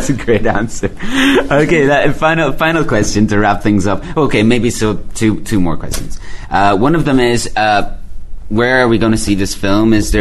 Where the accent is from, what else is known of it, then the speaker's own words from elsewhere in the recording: Ireland; I come from Ireland, so.